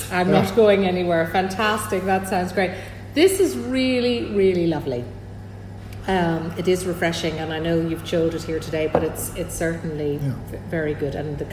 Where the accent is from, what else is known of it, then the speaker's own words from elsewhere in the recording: Ireland; Which, as I always say, goes totally against the grain as an Irish girl.